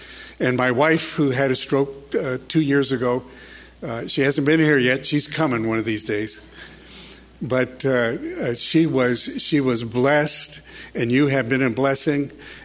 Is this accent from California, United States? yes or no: yes; North Hollywood, California, United States; I grew up here in the South, in the Valley, North Hollywood High. That's where I graduated from.